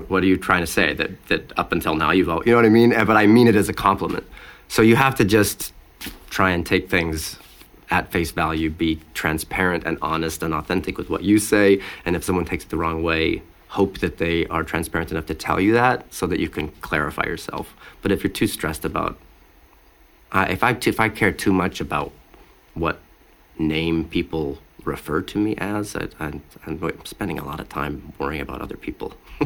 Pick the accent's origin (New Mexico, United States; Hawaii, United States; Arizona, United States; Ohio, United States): New Mexico, United States; and I was from New Mexico and was very, very green.